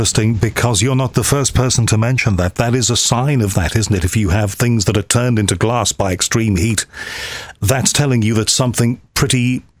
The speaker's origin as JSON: {"language": "English", "country": "United Kingdom", "said": "being a Brit and living not too far away from this place"}